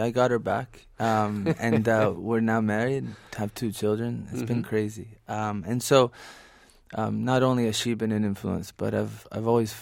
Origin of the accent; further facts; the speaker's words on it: Florida, United States; also born or lived in Detroit, United States; I was born in Detroit. I was there for very little and then grew up pretty much in Florida.